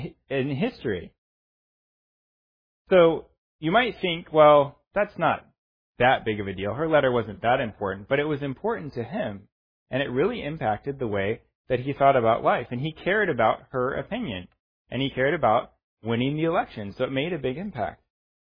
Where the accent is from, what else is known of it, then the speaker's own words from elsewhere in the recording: Indiana, United States; I mean, I grew up in Indiana, so I had seen a number of pictures of his childhood, that kind of thing, around the Indiana-Kentucky area.